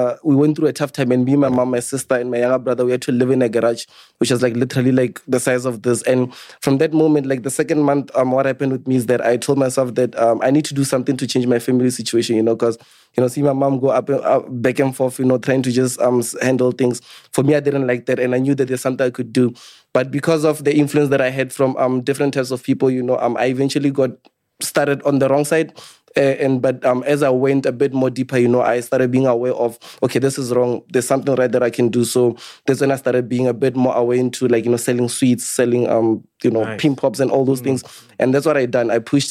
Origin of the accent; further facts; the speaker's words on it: Lephalale, Limpopo, South Africa; I come from Limpopo, Lephalale, which is in Limpopo.